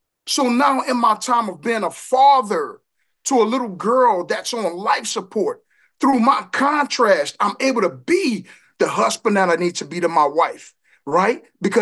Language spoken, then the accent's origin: English; New Orleans, Louisiana, United States; I'm originally from New Orleans, and it's a very rough place to grow up in.